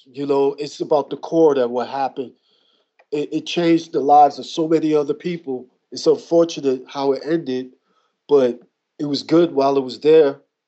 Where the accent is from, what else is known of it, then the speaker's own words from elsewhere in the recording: New York, United States; It's like growing up in New York. You know how it is. It's like we're all together. We all grew up together.